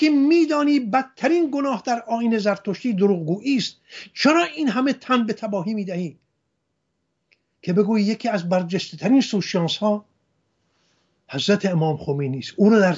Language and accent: Persian; Hamadan, Iran; خودم در محله کریمیان همدان بزرگ شدم